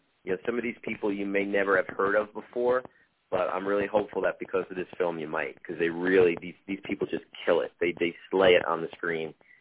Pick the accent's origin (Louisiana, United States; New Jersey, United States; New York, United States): New Jersey, United States; I mean, I'm Italian from New Jersey, so obviously Scorsese has to be on the list.